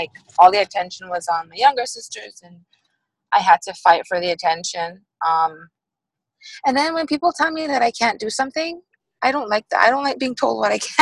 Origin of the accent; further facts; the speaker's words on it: Cayman Islands; I am from the Cayman Islands. So I was born and raised in the islands. And I went away to school